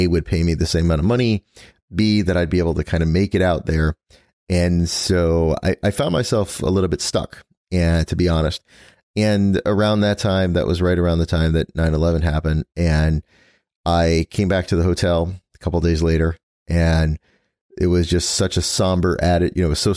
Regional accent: Brooklyn, New York, United States; born there; And I moved to New York. I was born in Brooklyn. I moved to New York, moved back to the city when I was in my early 20s, about 22 or so.

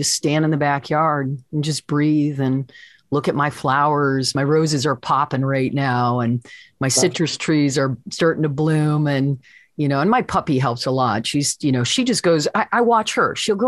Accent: Michigan, United States; now in Florida, United States; I've got a lot of listeners in Michigan because it's my, you know, my home state. They come down to Florida.

